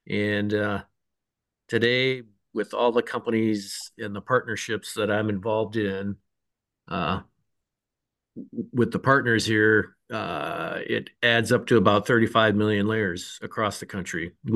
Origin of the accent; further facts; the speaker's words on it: Sioux Center, Iowa, United States; I'm from Sioux Center, Iowa. So I'm way up in the northwest corner of Iowa.